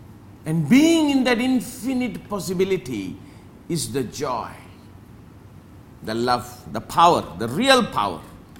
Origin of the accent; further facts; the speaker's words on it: Malaysia; I'm Malaysian. Human. World citizen.